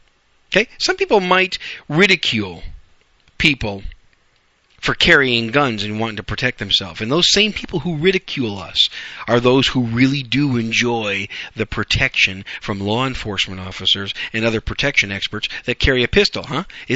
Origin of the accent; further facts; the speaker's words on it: Wisconsin, United States; now in Arizona, United States; Wisconsin, my home state, and the Great Republic of Illinois.